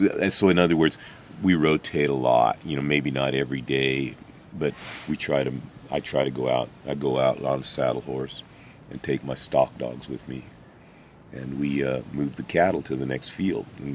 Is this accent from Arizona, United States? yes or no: no; Petaluma, California, United States; the community I grew up in Petaluma, you know, with the real, the people I came from there was the real, like the communist, atheist, you know, Jews.